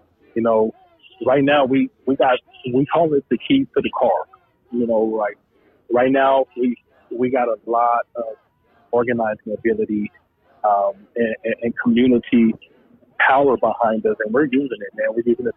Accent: Colorado, United States; I grew up in Park Hill. My grandmother used to own a restaurant called A&A Fish Market. It was on the corner of 28th and Fairfax, which was one of the hearts of the community, that block right there. So I grew up on 29th and Pontiac

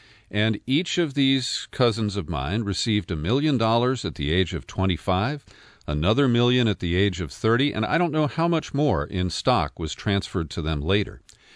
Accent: Cincinnati, Ohio, United States; when I was a kid growing up in Cincinnati, they played that about every hour on the kid shows.

